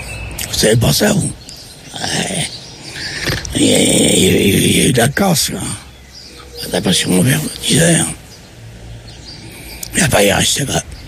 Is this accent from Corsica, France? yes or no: no; Pantin, Île-de-France, France; born there; À Pantin.